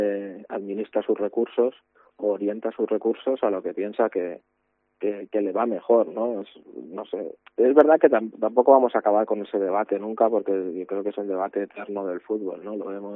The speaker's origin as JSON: {"language": "Spanish", "town": "Castellón", "region": "Valencian Community", "country": "Spain", "said": "Yo, por ejemplo, que soy de Castellón y sigo a Castellón"}